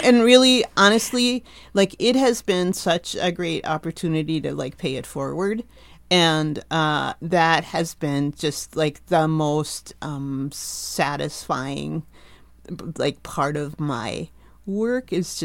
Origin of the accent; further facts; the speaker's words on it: Minnesota, United States; Well, I grew up here in Minnesota as a blind kid.